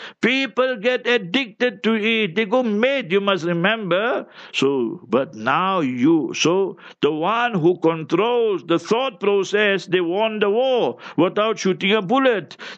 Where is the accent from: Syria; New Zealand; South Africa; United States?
South Africa; I'm an Indian, South African, Indian